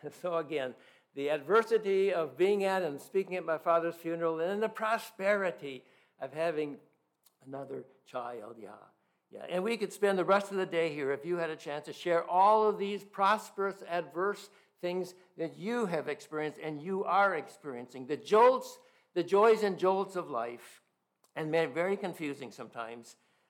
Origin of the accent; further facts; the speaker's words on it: Seattle, Washington, United States; I came as a pagan from Seattle and finished college up there in the fall of 69.